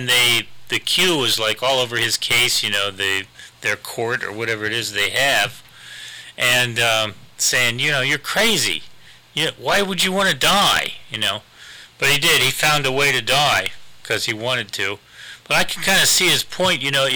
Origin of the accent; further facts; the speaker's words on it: United States; man, I'm glad I'm an American. Glad we're going back to the U.S.